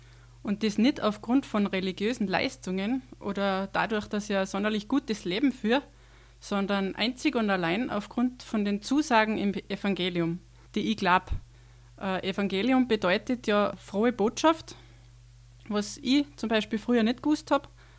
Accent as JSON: {"language": "German", "region": "Salzburg", "country": "Austria", "said": "Grüß euch … ich bin 41 Jahre alt. Ich bin ursprünglich aus dem Lungau und wohne jetzt in Antaring heraus."}